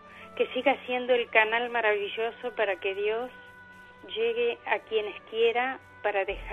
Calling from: Ensenada, Buenos Aires Province, Argentina; de Ensenada

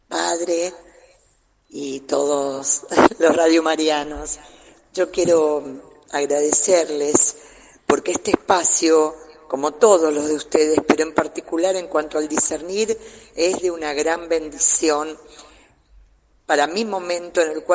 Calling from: Buenos Aires, Argentina; de Buenos Aires, les mando un amor inmenso.

